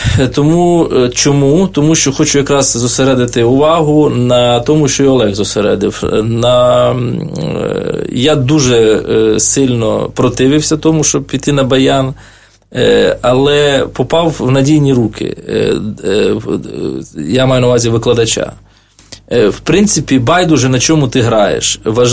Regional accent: Vynohradiv, Zakarpattia Oblast, Ukraine; А я з Закарпатської області, з міста Виноградів.

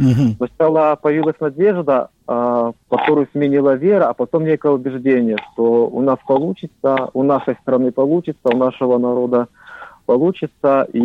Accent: Ukraine; Мы, ребята из Украины, вышли в общую онлайн-группу.

